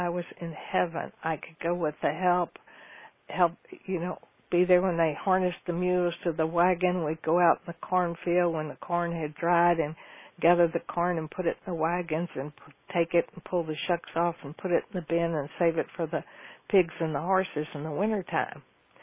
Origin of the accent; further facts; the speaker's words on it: Houston, Texas, United States; I grew up in Houston, Texas, to go to the University of Texas. That's what everybody in Houston wants their children to do.